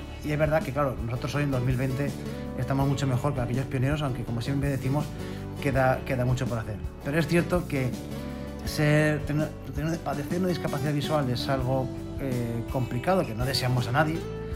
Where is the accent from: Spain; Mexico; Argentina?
Spain; Valladolid, Castile and León; born there; moved away as an adult; now in Badajoz, Spain; Pues yo nací hace 48 años en Valladolid, soy castellano de nacimiento, aunque ahora lleve ya 6 años siendo pacense de adopción.